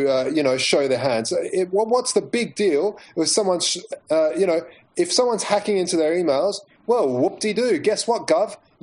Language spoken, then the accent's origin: English; Australia; What's the point of being Australian? What's the point of being an Australian citizen if you can't have the power of your country that you pay all these taxes towards forcibly?